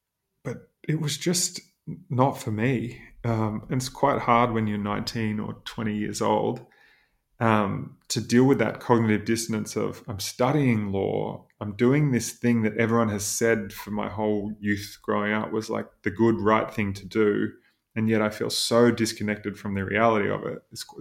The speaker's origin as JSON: {"language": "English", "region": "Queensland", "country": "Australia", "tie": "born or raised there", "said": "I grew up in Queensland. We lived 35 minutes outside of Noosa on 12 acres. We had 9 acres of rainforest and 3 acres that was cleared. We had this big wooden house, the classic old Queenslander house"}